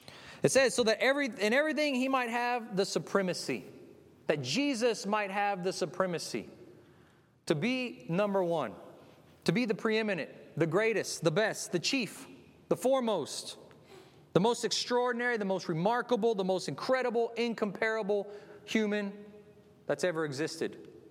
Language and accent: English; Pasadena, Texas, United States; I'm from Pasadena, Texas, so I'm extremely limited in words, right?